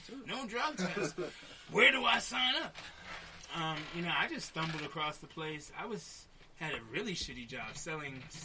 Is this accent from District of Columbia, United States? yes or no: yes; Washington, District of Columbia, United States; I'm from Berry Farms, which is probably...